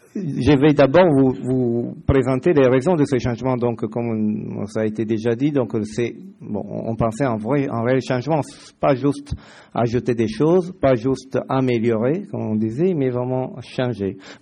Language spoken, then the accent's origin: French; Italy; accent: Italian; French is a second language; moved away as an adult; now in France; Je suis italien, ça vous avez pu le comprendre dans mon accent.